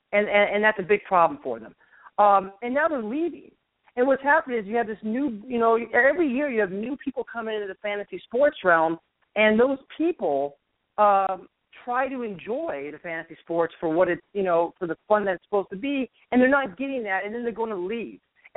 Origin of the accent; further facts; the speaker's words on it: Nevada, United States; DFS has been shut down in my home state, Nevada.